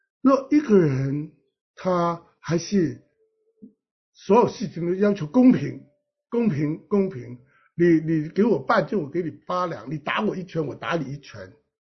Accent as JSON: {"language": "Chinese", "country": "China", "said": "今天我们身为一个中国人，面对日本人，我们都有这样的傲气"}